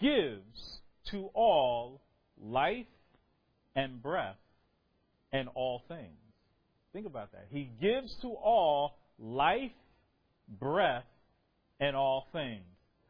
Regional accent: New Jersey, United States; born there; now in Brooklyn, United States; I was born in New Jersey.

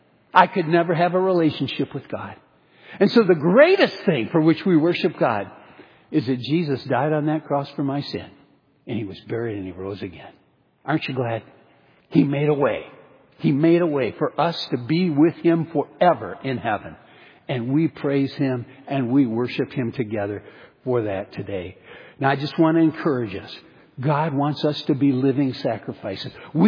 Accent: Michigan, United States; And I say, well, I'm a pastor from Michigan.

